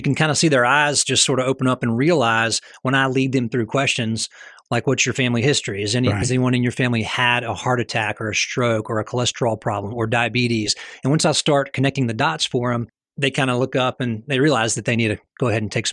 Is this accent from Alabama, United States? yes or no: yes; Mobile, Alabama, United States; I am a homeboy. I was raised here in Mobile from the age of about two onward.